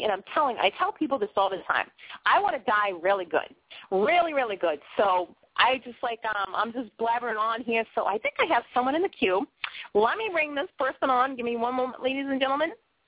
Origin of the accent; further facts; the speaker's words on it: Boston, Massachusetts, United States; now in Maine, United States; Now, you know, I'm coming from Boston in the inner cities, right?